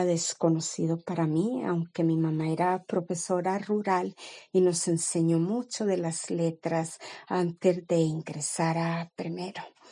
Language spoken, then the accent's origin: Spanish; Urrao, Antioquia, Colombia; born there; Nací en Urrao, Antioquia. Este municipio es llamado el paraíso escondido por el río Penderisco que le circunda.